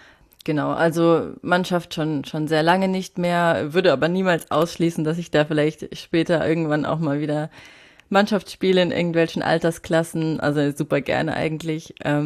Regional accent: Saarland, Germany

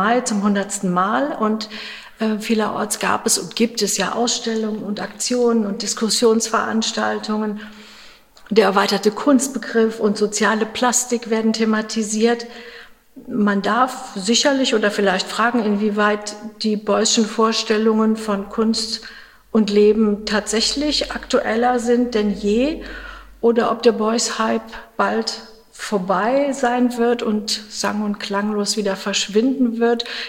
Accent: North Rhine-Westphalia, Germany; ich komme ja aus der Nähe von Bonn

